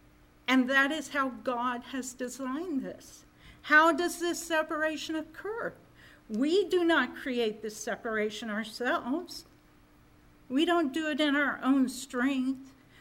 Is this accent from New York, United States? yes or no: no; Kansas, United States; You know, I've been in seen those Kansas storms. Born and raised in Kansas, but there's nothing like them out in western Kansas.